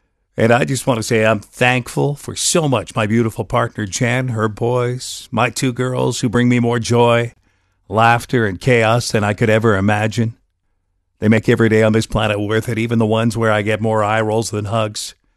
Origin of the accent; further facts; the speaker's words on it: Regina, Saskatchewan, Canada; And when I was a kid growing up in Rosemont, that same radio sat on top of the bread box.